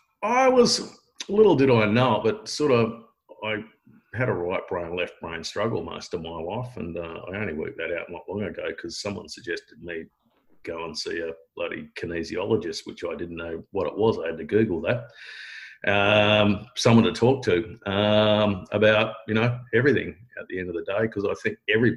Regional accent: Perth, Western Australia, Australia; I was born in South Perth and I grew up in a little suburb in south of the river, because over there in Perth, there's the south of the river and the north of the river, the big competition.

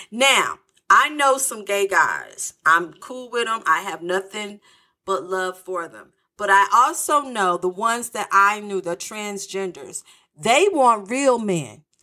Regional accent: Connecticut, United States; You know, I'm from Connecticut.

